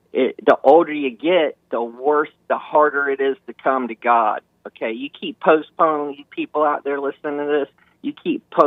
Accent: the South, United States; I grew up in the South. I'd never seen a KKK person.

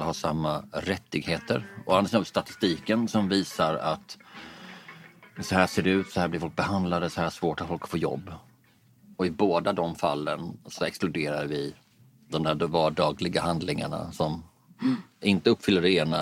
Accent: Skåne, Sweden; vi är jättelika för vi är från Skåne.

